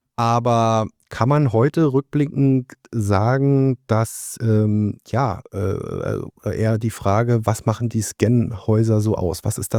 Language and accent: German; East Germany, Germany; ich bin nun zugegebenermaßen ein Kind des Ostens, kann mich aber sehr gut noch erinnern an die wilden Wendejahre